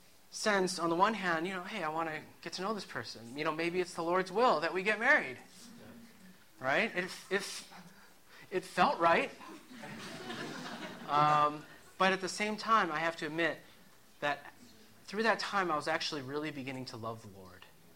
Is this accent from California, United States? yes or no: no; Bellevue, Washington, United States; and I grew up in Bellevue, and she grew up in Seattle.